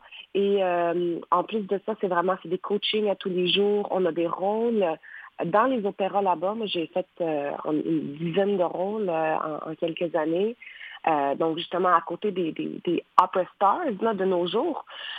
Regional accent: Quebec, Canada; moved away; ça fait 10 ans que je suis partie hein, du Québec et je viens juste de revenir depuis mars. Donc, je suis comme une étrangère dans ma propre ville.

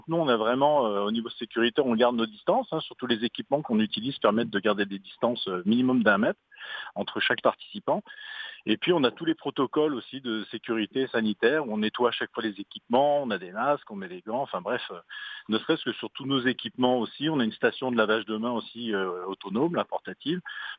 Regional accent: France; accent: French; now in Canada; alors j'ai un accent français mais je suis là depuis 30 ans, hein, mais c'est la majorité, on se sent tous québécois

